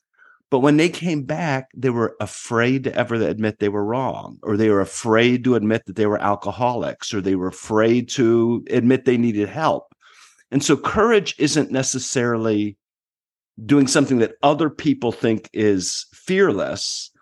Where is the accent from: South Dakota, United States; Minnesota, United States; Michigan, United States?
Michigan, United States; Detroit; I grew up in Detroit. I grew up in a big transition time. There was a lot of violence.